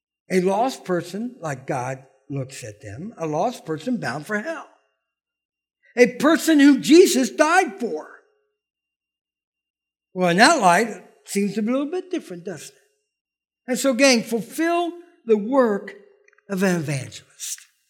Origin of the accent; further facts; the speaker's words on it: United States; born there; I'm an American. Born in America.